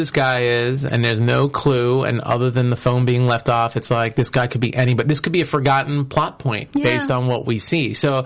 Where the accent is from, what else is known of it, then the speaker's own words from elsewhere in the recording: New York, United States; I am a New Yorker.